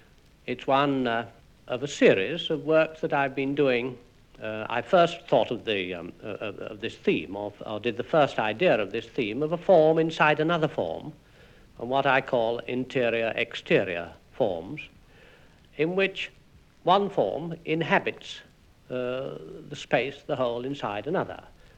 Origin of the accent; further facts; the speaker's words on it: Castleford, Yorkshire and the Humber, United Kingdom; born there; Well, I was born in a little mining town, Castleford, about 10 miles south of Leeds. A small town with a concentrated industrial atmosphere.